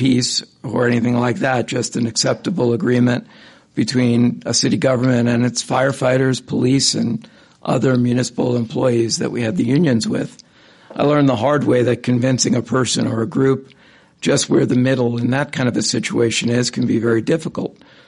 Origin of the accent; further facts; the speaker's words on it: Northeast, United States; for Laura Harris and I growing up in the Northeast